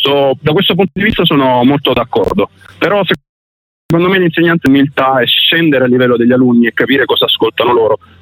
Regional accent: Lecce, Apulia, Italy; now in Bologna, Italy; io sono originario di Lecce

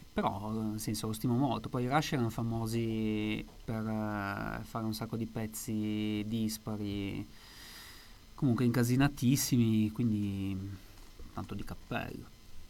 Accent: Riva Trigoso, Liguria, Italy; io sono di Riva Trigoso, provincia di Genova

